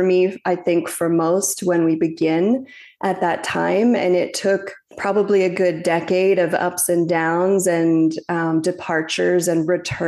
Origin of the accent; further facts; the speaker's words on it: British Columbia, Canada; So I grew up in Canada, in a small town outside of Vancouver.